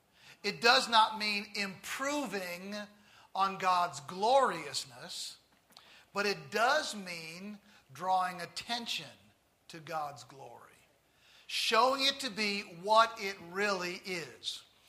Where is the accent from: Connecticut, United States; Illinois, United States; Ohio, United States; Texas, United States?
Illinois, United States; Collinsville; the public swimming pool in my hometown of Collinsville, Illinois, a small little town in the Midwest.